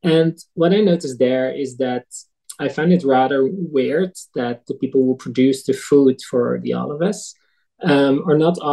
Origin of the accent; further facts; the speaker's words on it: Netherlands; English is a second language; I'm originally from the Netherlands. I'm 31 years old and I grew up at a small-scale dairy farm in the eastern side of the Netherlands.